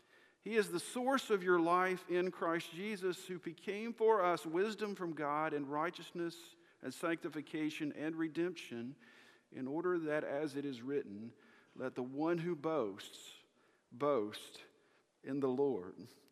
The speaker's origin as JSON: {"language": "English", "region": "West Virginia", "country": "United States", "tie": "born or raised there", "also_born_or_lived": "Kentucky", "lives_now": "Alabama, United States", "said": "I mean, I was raised in West Virginia, went to school in Kentucky, married a girl from Florida, and ended up in Alabama."}